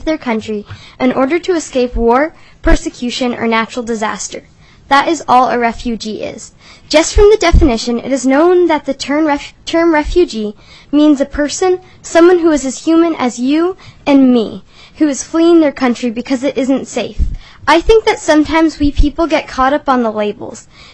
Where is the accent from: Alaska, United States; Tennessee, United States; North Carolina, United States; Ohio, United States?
Alaska, United States; Palmer; I'm from Palmer, Alaska.